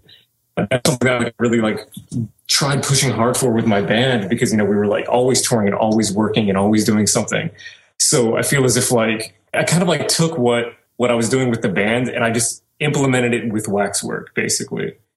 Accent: New Orleans, Louisiana, United States; born and raised in New Orleans, for better or worse, I'm from the South.

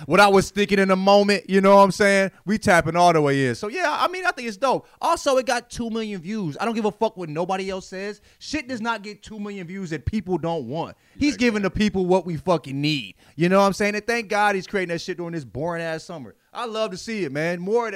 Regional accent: St. Louis, Missouri, United States; I'm from St. Louis, nigga.

